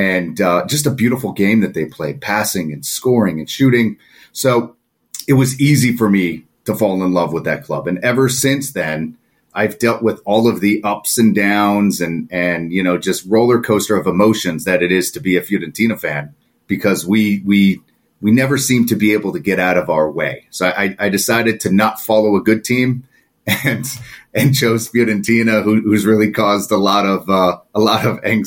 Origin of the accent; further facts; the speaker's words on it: Philadelphia, Pennsylvania, United States; so I grew up in the Philadelphia area, which is in Pennsylvania in the United States.